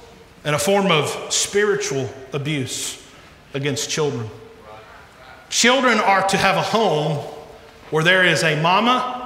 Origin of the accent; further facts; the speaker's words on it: United States; And there's a wonderful spirit of being an American and even living in the South.